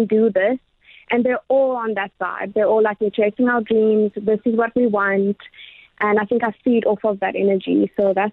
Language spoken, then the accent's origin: English; Mthatha, Eastern Cape, South Africa; born there; now in Port Elizabeth, South Africa; Yes, so I was born in Mthatha, actually, at St. Mary's Hospital.